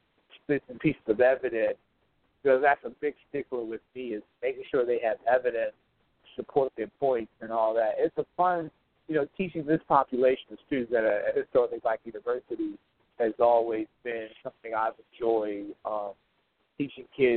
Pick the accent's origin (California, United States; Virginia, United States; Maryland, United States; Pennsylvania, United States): Maryland, United States; Baltimore; when the riots in Baltimore happened, it affected me personally because I'm from Baltimore.